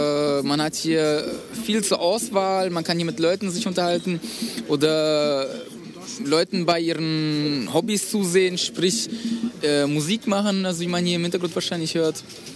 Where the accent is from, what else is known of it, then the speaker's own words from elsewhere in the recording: Frankfurt, Hesse, Germany; Ich bin eigentlich aus Frankfurt, ja, genau.